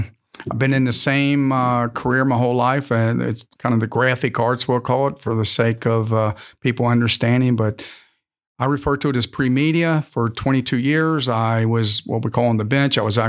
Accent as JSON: {"language": "English", "town": "Walton", "region": "Kentucky", "country": "United States", "said": "I have been in the Bellevue-McVille area, Rabbit Hash, actually, since 1992. I'm originally from Walton."}